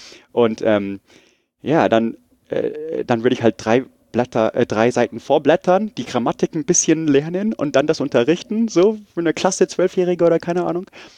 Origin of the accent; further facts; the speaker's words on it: Munich, Bavaria, Germany; Und ich so, ja, ich bin in München aufgewachsen.